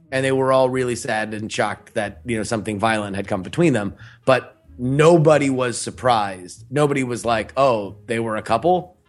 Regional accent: Florida, United States; Hey, listen, man, again, I'm from Florida. Like, you got to embrace your state's nature.

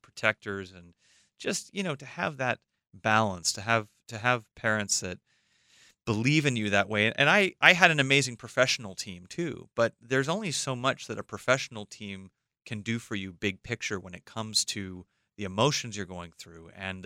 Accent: Los Angeles, California, United States; You know, I grew up in Los Angeles. I found myself in show business as a teenager

